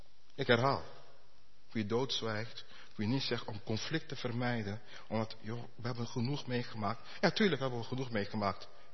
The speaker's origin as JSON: {"language": "Dutch", "country": "Curaçao", "tie": "born or raised there", "moved": "yes", "lives_now": "Netherlands", "said": "het was een bloem die mij herinnerde aan mijn jeugd op Curaçao."}